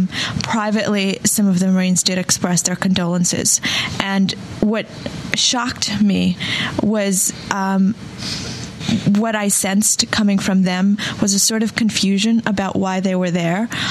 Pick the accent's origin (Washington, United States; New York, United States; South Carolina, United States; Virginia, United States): New York, United States; New York City; I was angry just as any New Yorker.